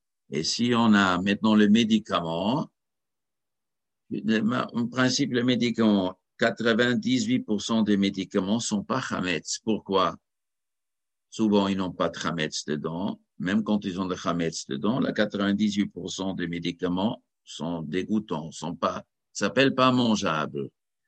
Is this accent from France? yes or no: no; Zurich, Switzerland; Chez nous, quand j'étais enfant, j'étais à Zurich.